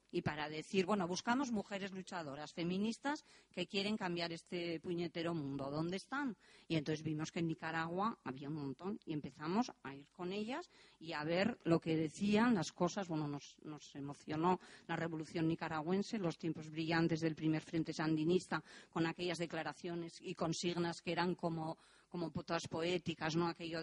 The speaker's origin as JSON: {"language": "Spanish", "region": "Basque Country", "country": "Spain", "said": "habíamos vivido la dictadura y nosotras en la dictadura, como mujeres y como pueblo vasco y como pueblo del Estado español, recibimos una solidaridad inmensa"}